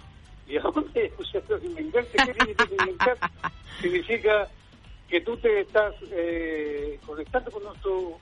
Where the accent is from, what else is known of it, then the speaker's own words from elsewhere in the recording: Chile; Su chilenismo que ha obtenido de acuerdo a nuestra cultura chilena, que para mí es un orgullo porque soy chileno.